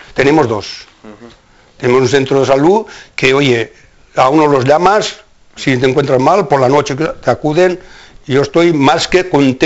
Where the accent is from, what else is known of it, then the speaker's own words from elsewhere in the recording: Spain; Está a decir que somos españoles.